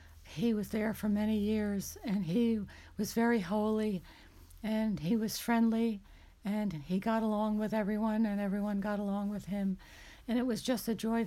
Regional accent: Clifton, New Jersey, United States; I grew up in Clifton, New Jersey, and I was the oldest of four children.

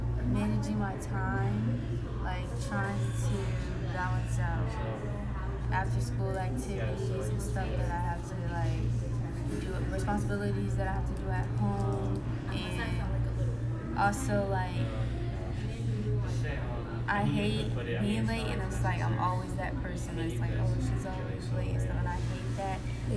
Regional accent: Virginia, United States; Well, for me, I was born and raised in Virginia. Sometimes I get like, people ask me if I was from Georgia before, from how I talk. I don't even think I talk that country

